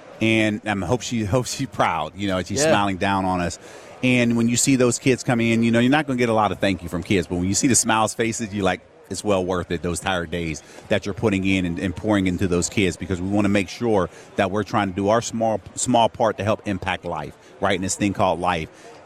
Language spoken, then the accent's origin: English; Pittsburgh, Pennsylvania, United States; End up coming back, going to Pittsburgh, which is my hometown.